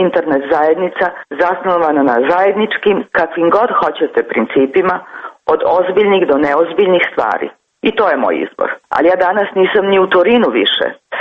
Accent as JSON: {"language": "Serbian", "country": "Italy", "tie": "born or raised there", "said": "za moje razumevanje, koje sam odrasla u Italiji i učila istoriju fašizma."}